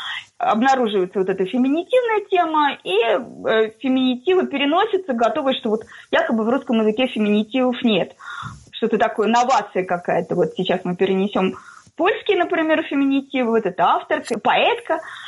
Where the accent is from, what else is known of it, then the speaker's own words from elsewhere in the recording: Zavolzhye, Nizhny Novgorod Oblast, Russia; Я нижегородка, я амичка, я заволжанка, я живу в городе под названием Заволжье.